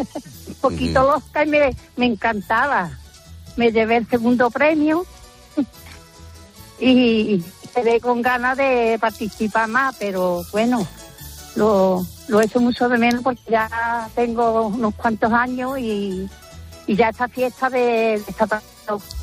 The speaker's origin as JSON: {"language": "Spanish", "town": "Sanlúcar de Barrameda", "region": "Andalusia", "country": "Spain", "tie": "born or raised there", "said": "Aquí, yo tenía por aquella fecha 15 o 16 años y en mi pueblo, que se llama Colonia Montargaida, pues había una fiesta en honor a la Virgen del Carmen"}